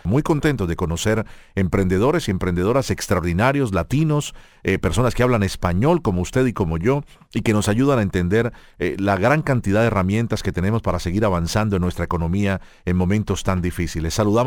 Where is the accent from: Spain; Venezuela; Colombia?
Colombia; yo como colombiano me siento muy feliz